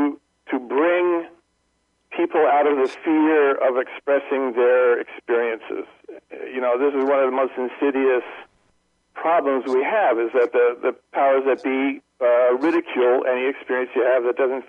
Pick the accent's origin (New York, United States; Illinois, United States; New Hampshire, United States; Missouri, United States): New Hampshire, United States; and I'm actually from New Hampshire